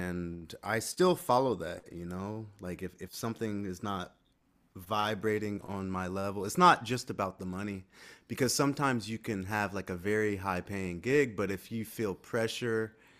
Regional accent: Washington, District of Columbia, United States; And luckily I'm from Washington, D.C., and there was a orchestra nearby.

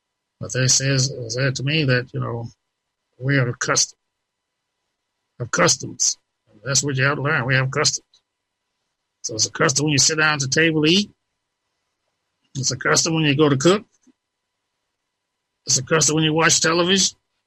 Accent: Texas, United States; I was raised to in the Texas school system, and one thing they stress is education.

